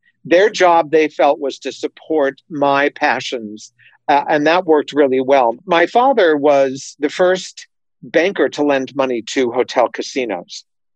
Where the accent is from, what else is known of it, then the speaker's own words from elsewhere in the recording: Las Vegas, Nevada, United States; also born or lived in Salt Lake City; Well, I was almost born in Las Vegas. My father moved the family there when I was three. I was born in Salt Lake City.